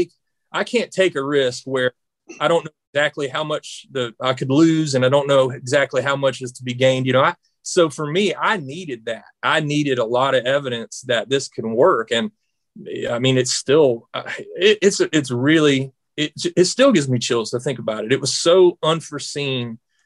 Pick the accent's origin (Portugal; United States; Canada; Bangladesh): United States; Georgia; They know I'm from Georgia, you know.